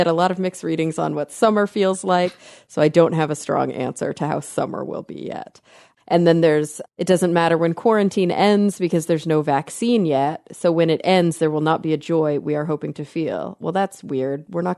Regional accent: Plano, Texas, United States; so not exactly my hometown, but I grew up in the suburbs of Dallas in Plano

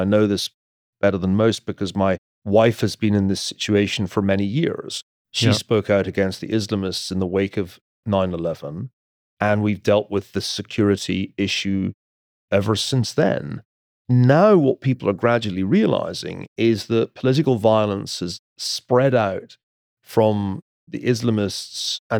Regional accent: United States; but I'm an American having an argument with the vice president.

